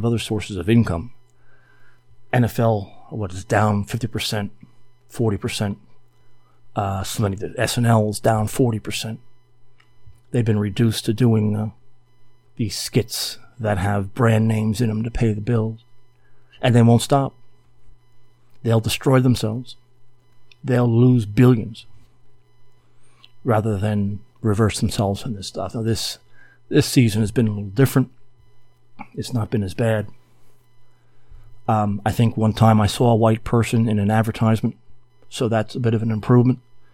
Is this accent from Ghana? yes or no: no; New Jersey, United States; That's the part of New Jersey where I'm from. I'm from Union County. And they reference many places that I knew as a kid. Everyone talked like that when I was growing up.